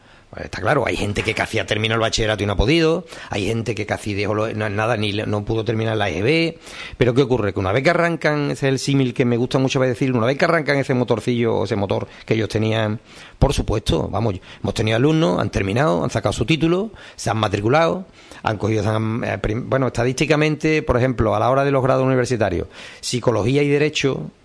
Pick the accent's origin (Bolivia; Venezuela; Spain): Spain; Lebrija, Andalusia; yo soy de Lebrija